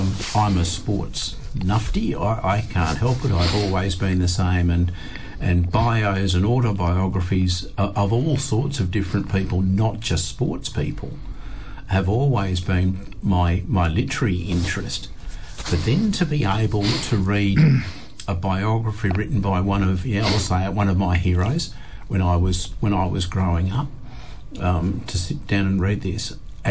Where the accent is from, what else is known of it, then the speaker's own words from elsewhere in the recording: Palmyra, Western Australia, Australia; I grew up in Palmyra